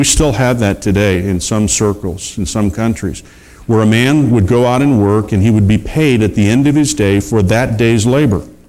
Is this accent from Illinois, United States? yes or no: yes; Chicago, Illinois, United States; But then I grew up in the Chicago area